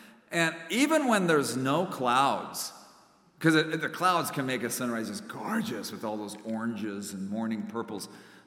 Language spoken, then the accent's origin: English; Phoenix, Arizona, United States; Actually, where I grew up in Phoenix, sunrise services are really popular because the weather is so pleasant.